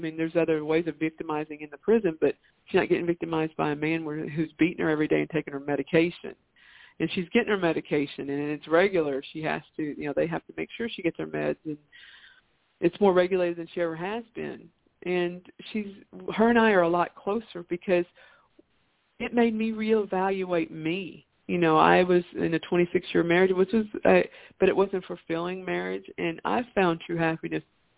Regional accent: the South, United States; because, you know, I'm from the South, we have two names

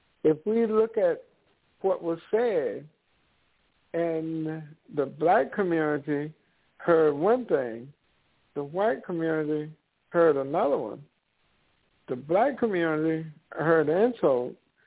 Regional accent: United States; growing up in America, being a member of a cult race, if they want to call it

